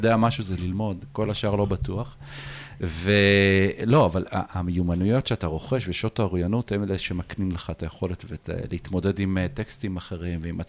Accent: Bnei Brak, Tel Aviv District, Israel; now in Elad, Israel; כי אני גדלתי בבני ברק בשנות ה-80, אני בן 46

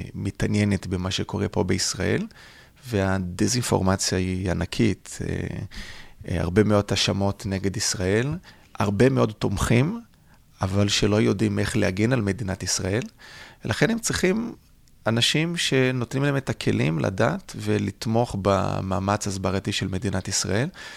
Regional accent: Brazil; Hebrew is a second language; moved away as an adult; now in Israel; תראי, הגעתי לארץ ב-2004, עליתי לארץ מברזיל.

